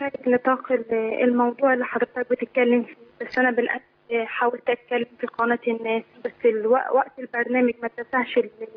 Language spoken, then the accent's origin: Arabic; Saudi Arabia; انا عندي دلوقتي 18 سنه تربيت في السعوديه يعني من طفولتي